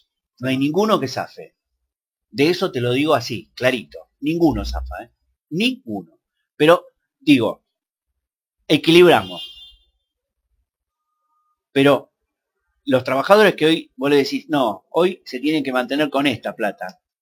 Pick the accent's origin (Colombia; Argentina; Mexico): Argentina; yo me sacrifico por el país porque soy argentino y la celeste y blanca la llevo en el corazón